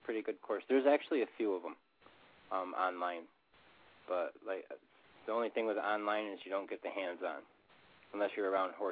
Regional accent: New York, United States; Not that I know of in Florida. I'm from New York.

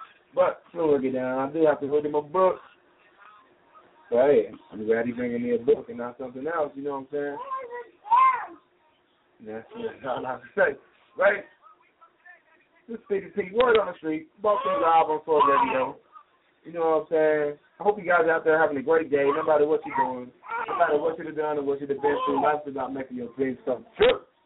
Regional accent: Muskogee, Oklahoma, United States; since I'm from Muskogee, she's from Muskogee too.

